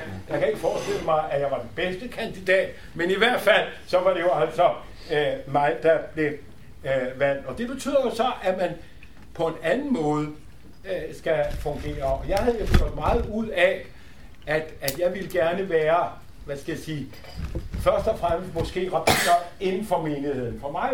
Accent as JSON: {"language": "Danish", "town": "Copenhagen", "region": "Capital Region of Denmark", "country": "Denmark", "tie": "born there", "said": "jeg var født i København, og kommer altså som rabbiner som 30-årig"}